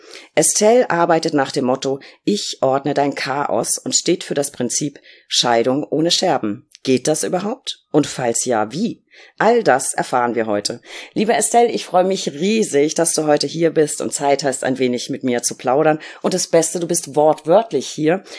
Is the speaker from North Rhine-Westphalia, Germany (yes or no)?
no; Berlin, Germany; als Berlinerin